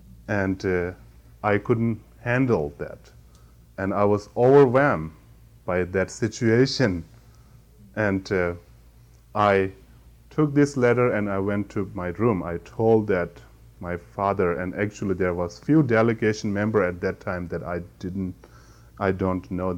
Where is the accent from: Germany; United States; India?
India; Bylakuppe, Karnataka; I was born in the Tibetan refugee camp in Balakupi in South India. And I was raised up as a very ordinary boy in the refugee camp till 17.